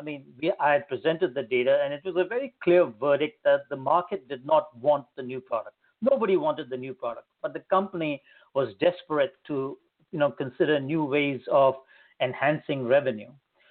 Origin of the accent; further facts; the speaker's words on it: India; I have moved around a lot in my life. I grew up in India, and I have a bachelor's honors in economics and mathematics